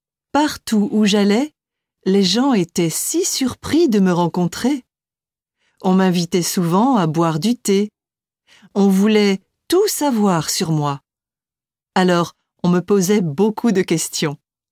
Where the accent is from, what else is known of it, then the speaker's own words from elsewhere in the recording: Paris, Île-de-France, France; moved away as an adult; je voulais partir plus loin et quitter Paris, ma ville natale.